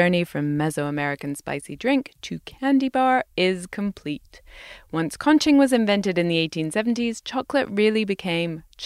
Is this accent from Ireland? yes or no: no; United Kingdom; As a Brit, I think Hershey's tastes like puke.